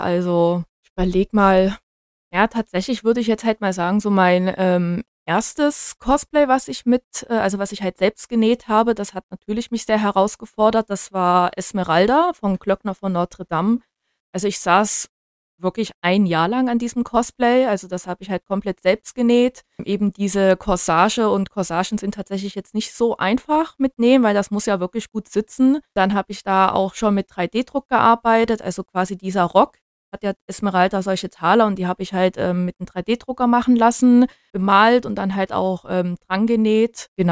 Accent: Bavaria, Germany; now in Dresden, Germany; ich komme ja ursprünglich aus Bayern, aus einer kleineren Stadt.

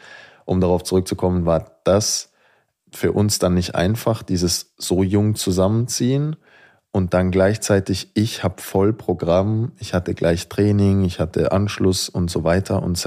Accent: Bavaria, Germany; Ja, bei uns in Bayern.

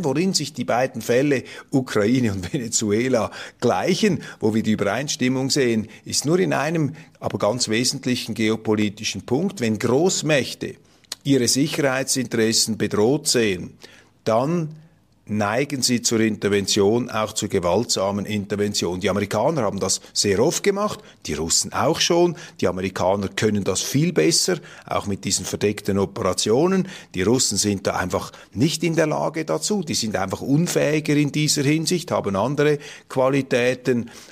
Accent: Switzerland; Als Schweizer gebe ich zu bedenken, dass diese Sichtweise, die in unseren Medien auch überrepräsentiert ist, nicht zwangsläufig von uns übernommen werden sollte.

